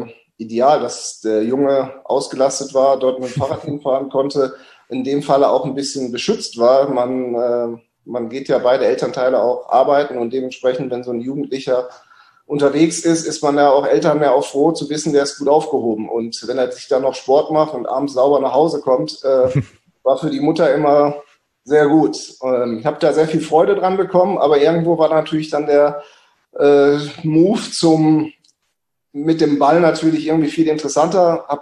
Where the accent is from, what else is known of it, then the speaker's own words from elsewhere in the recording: Duisburg, North Rhine-Westphalia, Germany; born there; Ich bin geboren ja in Duisburg.